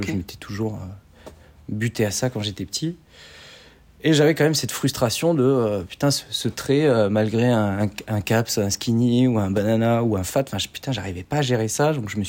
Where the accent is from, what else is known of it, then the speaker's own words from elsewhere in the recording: Avignon, Provence-Alpes-Côte d'Azur, France; Je suis originaire d'Avignon. Mmh. Et je suis né un beau matin d'un 23 mai 1993.